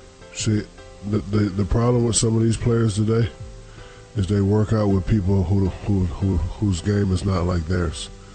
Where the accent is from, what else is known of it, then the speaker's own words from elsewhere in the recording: Newark, New Jersey, United States; moved away; also born or lived in Texas / Louisiana / Florida; Born and raised in Newark, New Jersey. Left there, moved out of the country, that don't count. When I came back, ended up in Texas. And ended up in Louisiana, then Florida.